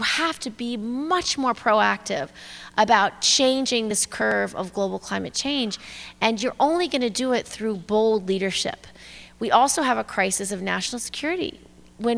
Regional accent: New York, United States; As a New Yorker, we just went through Superstorm Sandy, and it was devastating.

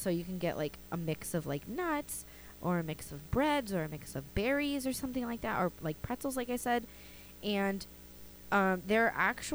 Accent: California, United States; I mean, I'm from SoCal, but I'm not from the South.

